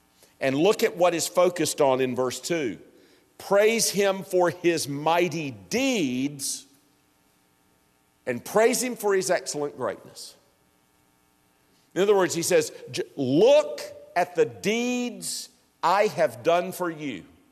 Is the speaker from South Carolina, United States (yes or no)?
yes; Greenville, South Carolina, United States; I was born and reared in Greenville County, South Carolina, in the county seat of Greenville.